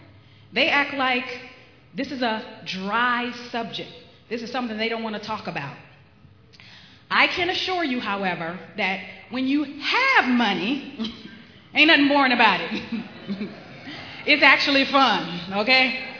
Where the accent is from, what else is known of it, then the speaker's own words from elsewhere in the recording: Los Angeles, California, United States; I grew up in Los Angeles. I went to Dorsey High School, which is where I graduated.